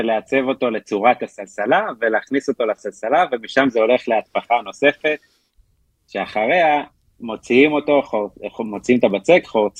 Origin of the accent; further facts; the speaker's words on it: Tel Aviv, Tel Aviv District, Israel; אני גדלתי בפריפריה דרום תל אביב